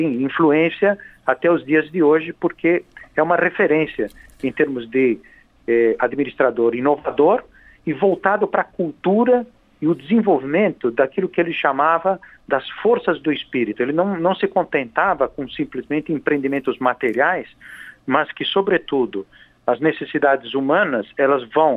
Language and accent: Portuguese; São Paulo, Brazil; born there; sou sobrinho do ex-governador … Eu nasci em São Paulo e fiquei muito tempo fora, quer dizer, toda a vida profissional, mas a minha mãe é irmã do ex-governador.